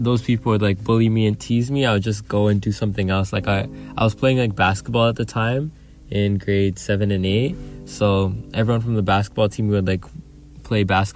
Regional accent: Toronto, Ontario, Canada; also born or lived in New York, United States; I grew up in Toronto, but I was born in New York. So my parents actually immigrated from Uganda to go do school in New York

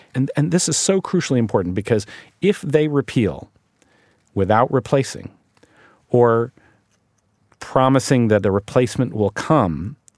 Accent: Ohio, United States; just talking to people back in my hometown in Ohio

